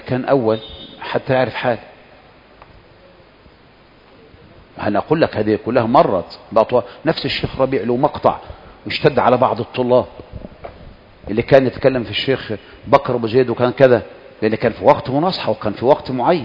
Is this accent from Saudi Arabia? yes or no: no; Egypt; لأن إحنا بقى كمصريين عندنا كده يجيك حاجات كده